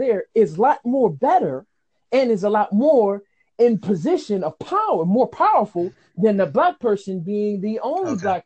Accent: New York City, New York, United States; accent: East Coast; Yeah, I'm from the Bronx.

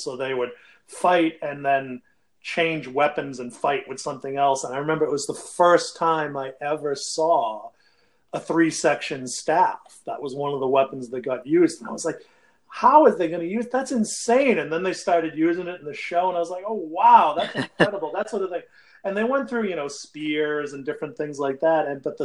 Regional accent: Somerville, Massachusetts, United States; I grew up in Somerville, which is a town that's immediately on the Boston border. So it's very urban. Largely when I was growing up, it's an immigrant city.

